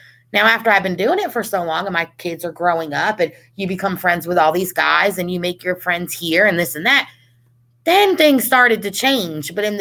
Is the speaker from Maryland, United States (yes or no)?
no; New Jersey, United States; accent: Jersey Shore; When I first started here, my accent was straight up Jersey Shore.